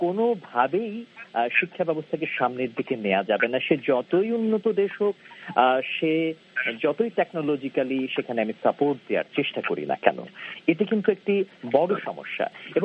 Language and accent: Bangla; Bangladesh; now in United States; আমি নিজেও বাংলাদেশে বড় হয়েছি